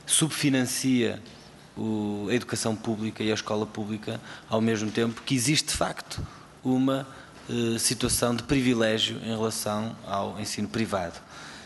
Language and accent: Portuguese; Porto, Portugal; Sabem que sou do Porto, no Porto, em Matosinhos